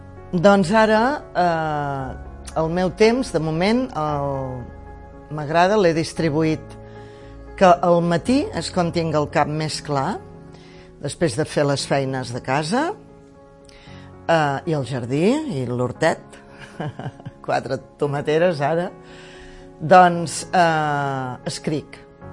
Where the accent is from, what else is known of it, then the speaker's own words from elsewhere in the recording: L'Escala, Catalonia, Spain; vaig néixer a l'Escala l'any 1957 i a casa tenien una botiga de comestibles